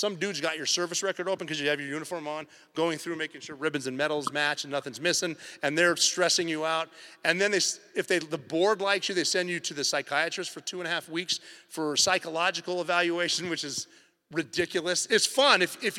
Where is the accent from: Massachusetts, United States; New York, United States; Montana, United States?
Montana, United States; I'm from Montana. We don't have a lot of ocean, actually none, and we don't get outside a lot.